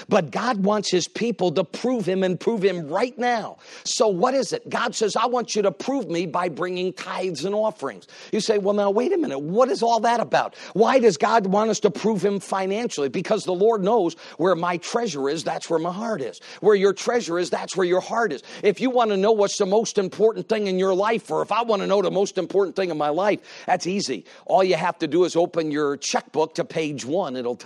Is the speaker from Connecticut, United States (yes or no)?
yes; Connecticut, United States; I grew up in the day where you'd go out to recess. I grew up in Connecticut. I grew up in that.